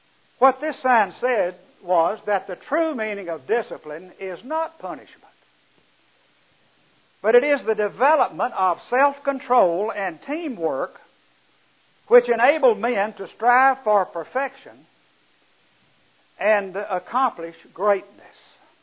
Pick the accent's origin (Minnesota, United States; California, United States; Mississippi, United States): Mississippi, United States; Vicksburg; moved away as an adult; also born or lived in Nashville / Indianapolis; Just a little background, I'm from Mississippi originally, and that was a long time ago, around Vicksburg. I graduated from high school there in 1950, went to Freed Hardeman, and the second year met my wife.